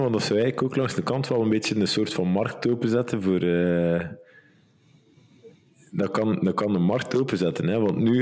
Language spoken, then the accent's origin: Dutch; Belgium; wij zijn Belgen en geen Nederlanders.